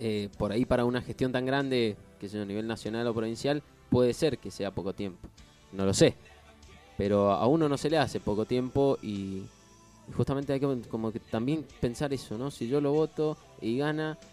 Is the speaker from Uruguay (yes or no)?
no; Argentina; justamente porque tal vez hemos venido haciendo mal la política como argentinos